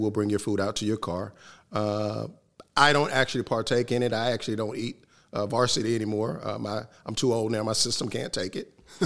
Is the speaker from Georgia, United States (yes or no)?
yes; Atlanta, Georgia, United States; I'm from Atlanta, and I've worked for the department for 31 years